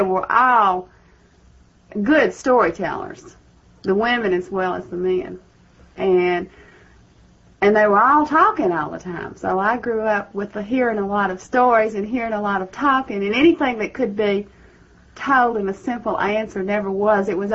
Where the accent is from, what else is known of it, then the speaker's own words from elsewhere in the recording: Grundy, Virginia, United States; I'm from Grundy, Virginia, which is in the heart of the coal country.